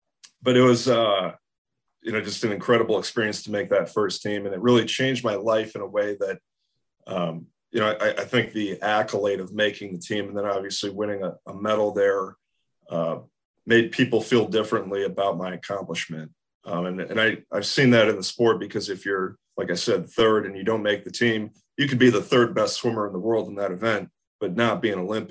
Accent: Rochester Hills, Michigan, United States; So growing up in Rochester Hills, and it's just a great community.

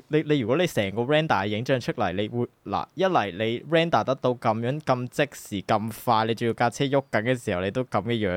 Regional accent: Hong Kong; 切合翻我哋香港人嘅用语。

